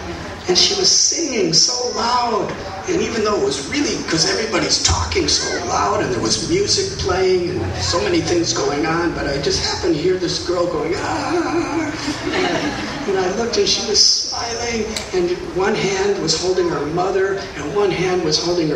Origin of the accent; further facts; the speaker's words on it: Chicago, Illinois, United States; I remember when Richard and Gary and I were growing up in Chicago in the winter time, in the 50s and 60s.